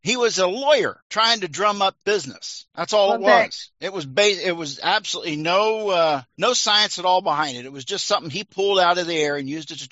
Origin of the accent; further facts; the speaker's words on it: Pennsylvania, United States; I'm originally from Pennsylvania too, by the way, Ellie.